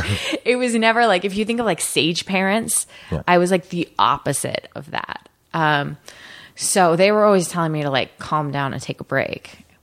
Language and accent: English; Portland, Oregon, United States; I grew up in Portland, Oregon.